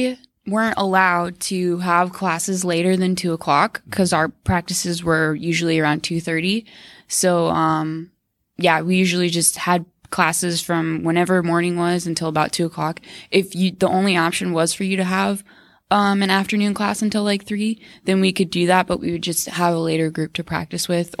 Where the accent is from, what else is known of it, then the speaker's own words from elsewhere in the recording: Arizona, United States; I'm from Arizona, so I came 1,200 miles away, and I still really enjoyed going to school here.